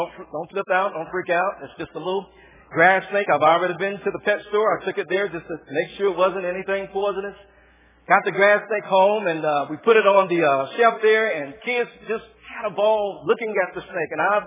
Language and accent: English; Fort Lauderdale, Florida, United States; I'm going to tell you, I'm from Fort Lauderdale, and we don't do snakes. We kill snakes from where I'm from.